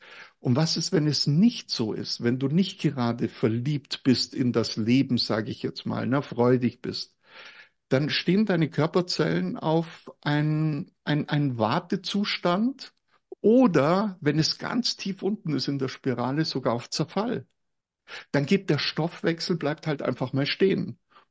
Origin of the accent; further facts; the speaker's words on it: Munich, Bavaria, Germany; born there; ich habe großteils bei meiner Großmutter gelebt und ich bin ja ein geborener Münchner